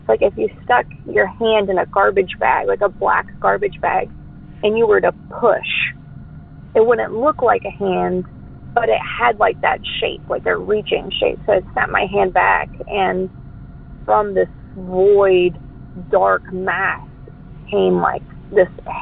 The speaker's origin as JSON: {"language": "English", "town": "Denton", "region": "Texas", "country": "United States", "tie": "born there", "said": "I was born in Denton, Texas"}